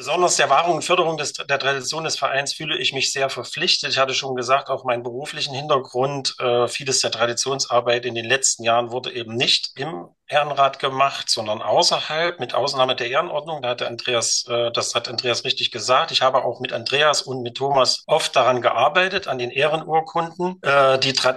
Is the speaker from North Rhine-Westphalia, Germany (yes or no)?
no; Erfurt, Thuringia, Germany; born there; das seht ihr ja auch. Ich bin 50 Jahre alt, in Erfurt geboren